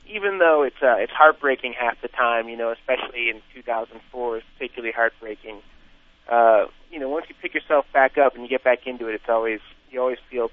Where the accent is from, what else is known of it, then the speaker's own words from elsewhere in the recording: Chicago, Illinois, United States; I'm from Chicago. You know, we take pride in these things.